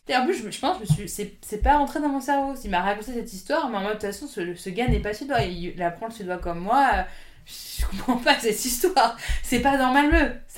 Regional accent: Paris, Île-de-France, France; moi je viens de Paris, enfin à l'époque j'habitais déjà je crois à Barbès

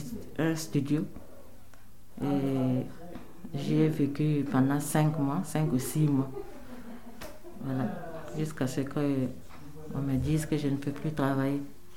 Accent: Burkina Faso; Je viens du Burkina Faso. Je suis ici il y a plus de 3 ans. Je suis arrivée ici le 15 avril.

